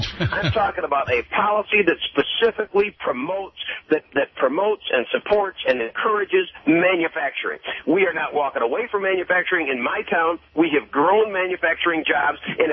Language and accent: English; Pontiac, Michigan, United States; my former hometown, my hometown of Pontiac.